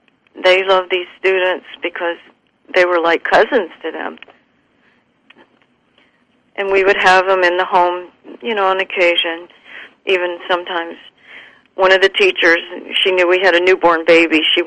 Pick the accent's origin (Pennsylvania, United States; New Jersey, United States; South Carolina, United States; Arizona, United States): South Carolina, United States; and I grew up in the South, in the Southeast. I don't remember there ever being African-American students in my grammar school. Now, by the time I was in high school, I was living in a different state. I wasn't in South Carolina